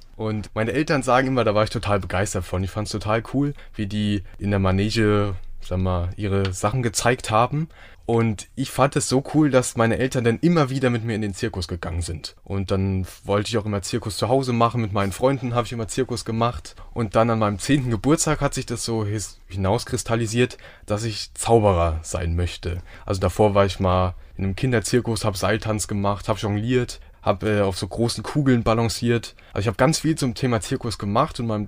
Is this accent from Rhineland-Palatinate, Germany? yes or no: yes; Lörzweiler, Rhineland-Palatinate, Germany; Ich bin drumherum aufgewachsen in Lörzweiler, also in so einem kleinen Örtchen. Und da habe ich sozusagen meine ganze Kindheit eigentlich verbracht.